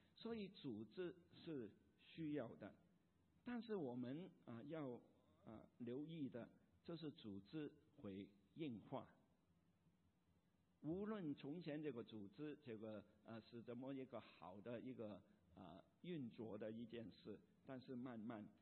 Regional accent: China; 我们中国人 一向被批评，这是一个毛病，就是一盆散沙。所以我们看到我们这么大的一个国家，这么多人才的一个国家

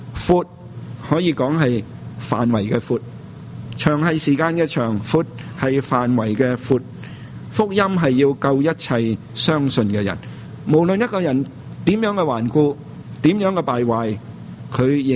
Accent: Guangdong, China; 我们广东人叫做揽住死

